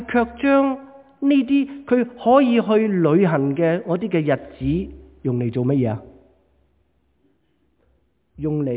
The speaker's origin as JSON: {"language": "Cantonese", "country": "China", "said": "所以我哋话佢好值得我哋中国人去敬佩嘅。"}